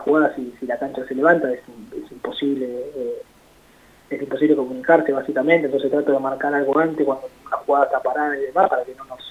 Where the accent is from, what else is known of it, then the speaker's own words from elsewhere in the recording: La Plata, Buenos Aires Province, Argentina; Yo soy acá de La Plata y eso se vive con naturalidad